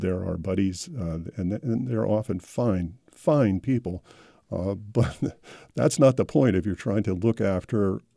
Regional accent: California, United States; I'm from California

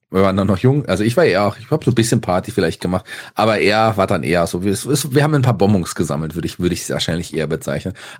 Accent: Fulda, Hesse, Germany; Nee, ich komme aus Fulda und da gibt es das Kreuz, wo ich ja auch mittlerweile noch auch arbeite.

